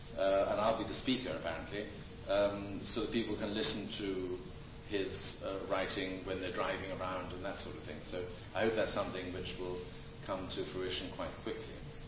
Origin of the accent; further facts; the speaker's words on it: England, United Kingdom; also born or lived in Scotland; I'm actually Scottish, but don't let that put you off. I grew up in England and joined the Greek Orthodox Church when I was a student at Oxford.